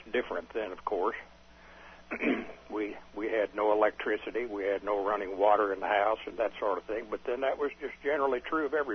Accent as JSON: {"language": "English", "town": "Metropolis", "region": "Illinois", "country": "United States", "tie": "born or raised there", "said": "I was born and reared in Metropolis, Illinois, which is down on almost the southern tip of the state."}